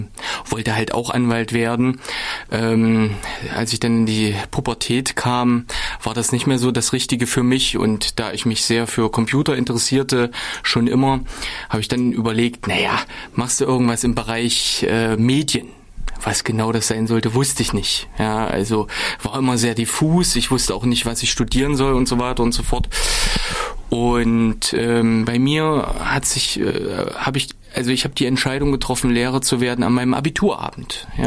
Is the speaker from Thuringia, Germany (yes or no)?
yes; Kahla, Thuringia, Germany; Ich selber stamme aus Kahla. Bin dort aufgewachsen, dort zum Gymnasium gegangen. Heute heißt das Gymnasium Leuchtenburg-Gymnasium.